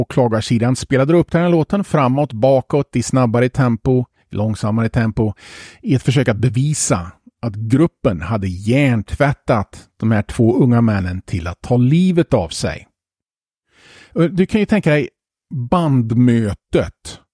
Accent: Södra Ryd, Västra Götaland County, Sweden; Jag kommer ihåg moralpaniken när jag var ung i Södra Ryd.

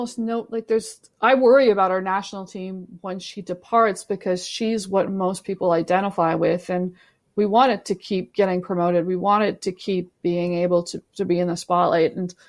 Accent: Canada; I'm a Canadian and that I cover the WSL and that my main job is covering sport in Australia

